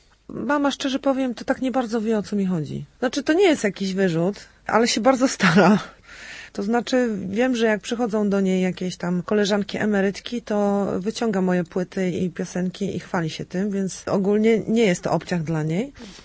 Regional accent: Kamienna Góra, Lower Silesian Voivodeship, Poland; now in Germany; Steinberg to jest nazwa mojego rodzinnego miasta, Kamienna Góra.

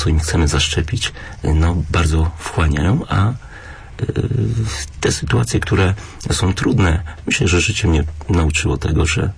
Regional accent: Lesser Poland, Poland; Też nie, ja jestem z Małopolski.

